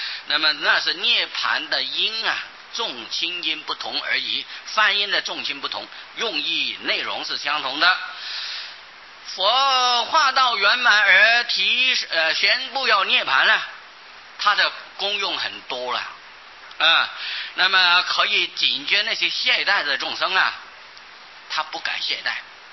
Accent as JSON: {"language": "Chinese", "country": "China", "said": "我中国人喜欢简单了啊，所以文字不能太多。"}